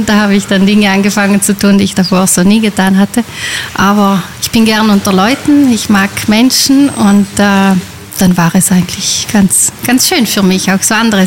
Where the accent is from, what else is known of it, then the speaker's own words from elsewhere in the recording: Trentino-Alto Adige, Italy; Ich komme aus einem Tourismustal. Ich komme aus dem Grödnertal und da wachsen wir eigentlich alle schon von klein auf mit den Saisonen, mit den Gästen rundherum